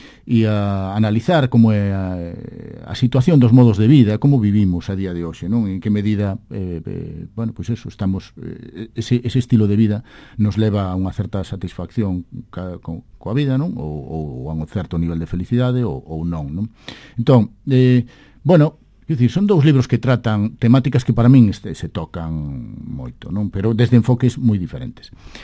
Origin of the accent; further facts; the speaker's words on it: A Coruña, Galicia, Spain; also born or lived in Agolada; Na miña aldea, na Golada, no meu barrio del Viña, na Coruña, ou nos Mallos, que é onde me creí sendo máis cativo.